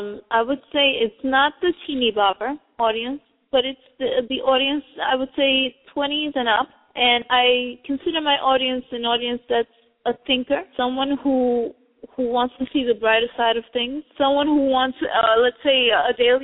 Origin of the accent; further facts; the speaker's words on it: New York, United States; born there; I was born in New York, Lower East Side, Manhattan. I am of Dominican descent, so my parents are Dominican.